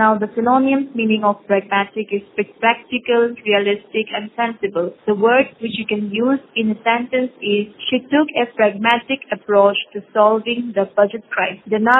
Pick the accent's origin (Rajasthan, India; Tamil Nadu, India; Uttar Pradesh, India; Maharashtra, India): Rajasthan, India; I am a chef from Rajasthan.